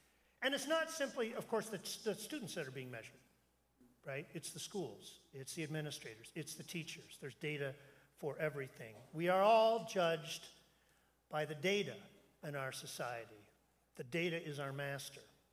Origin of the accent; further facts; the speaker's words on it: Canada; In hockey, which I grew up with in Canada